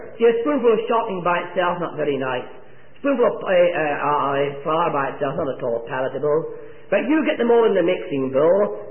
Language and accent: English; Stafford, West Midlands, United Kingdom; born there; I was born in Stafford. Although I was born by Scottish parentage, my mother and dad were both Scotch